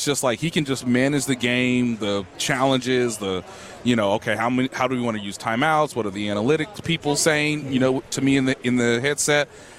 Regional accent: Kansas City, Missouri, United States; I mean, we are from the Show Me State. You know, yeah. I'm from Kansas City.

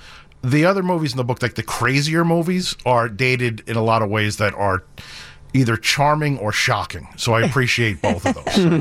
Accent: Brooklyn, New York, United States; So I grew up in Brooklyn, New York, and I went to high school in Manhattan, which was about an hour and a half commute.

